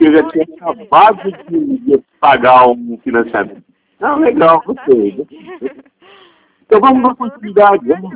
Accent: Aparecida, São Paulo, Brazil; Não, é Estado de São Paulo. Eu sou natural da cidade de Aparecida.

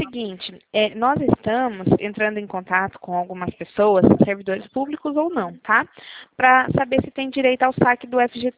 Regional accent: Cornélio Procópio, Paraná, Brazil; Eu sou de Cornélio Procópio, Paraná.

